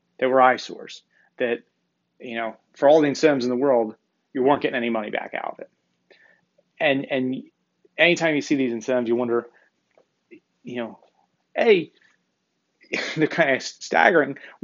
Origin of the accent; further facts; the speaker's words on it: New Jersey, United States; You know, I grew up in New Jersey, just outside of Atlantic City.